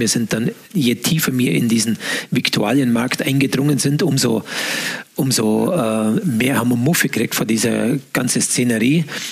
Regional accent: Bavaria, Germany; gerade bei uns im Allgäu

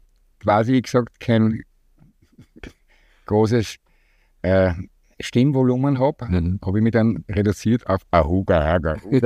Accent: Graz, Styria, Austria; Nein, ich bin ein gebürtiger Grazer.

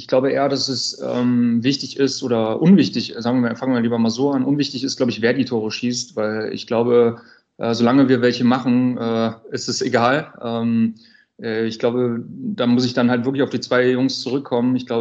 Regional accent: North Rhine-Westphalia, Germany; ich komme halt aus NRW.

